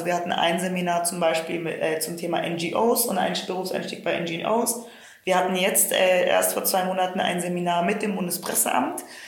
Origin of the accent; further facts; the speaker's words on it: Friedrichshafen, Baden-Württemberg, Germany; ich komme halt aus Friedrichshafen, das ist eine Industriestadt am Bodensee